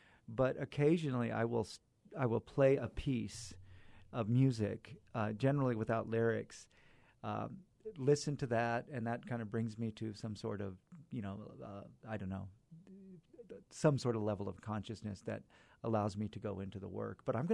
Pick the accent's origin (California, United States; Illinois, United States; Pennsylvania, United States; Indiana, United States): California, United States; Fresno; now in El Paso, United States; I've been in El Paso for almost 20 years. And I feel like, yeah, I mean, even though I'm from California, from Fresno.